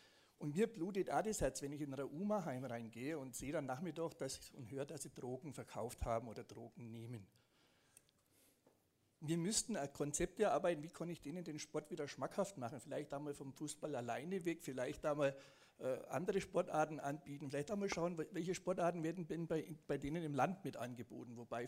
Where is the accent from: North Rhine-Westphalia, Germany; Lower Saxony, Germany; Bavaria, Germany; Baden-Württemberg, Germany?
Bavaria, Germany; mein Name ist Programm, ich komme aus Franken, arbeite aber im Erzgebirge